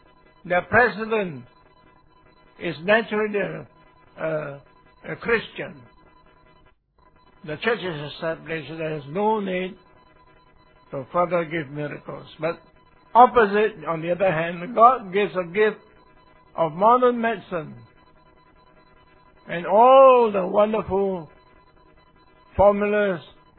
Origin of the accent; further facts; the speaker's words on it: Shantou, Guangdong, China; Suatao, that's my hometown, Shantou.